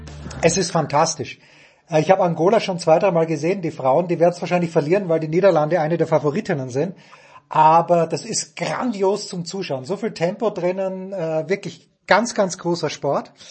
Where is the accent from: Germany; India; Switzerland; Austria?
Austria; Ich bin Österreicher